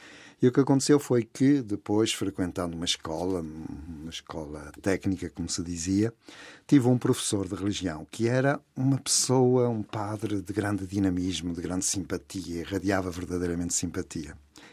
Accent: Porto, Norte, Portugal; fui ordenado na Diocese do Porto, de onde sou natural.

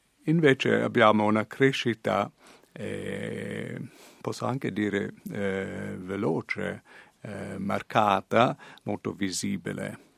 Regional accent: Australia; sono cresciuto nella Chiesa romana e forse per un coloniale che cresce lontano dall'Europa, il fatto di avere la messa in latino per noi giovani in Australia era molto importante

